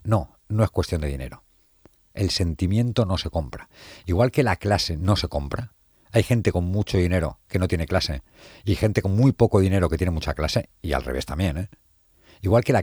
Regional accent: Chirivella, Valencian Community, Spain; con él por las mañanas iba a ver el equipo de mi pueblo, el Chirivella, y por las tardes, los domingos, a Mestalla a ver al Valencia.

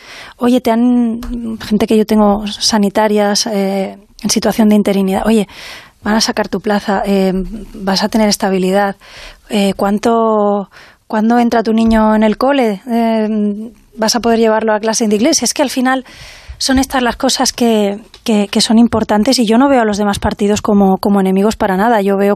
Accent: Andalusia, Spain; yo, desde luego, como andaluza, le digo que para analizar lo que pasa en Andalucía no nos centremos en temas de partidos.

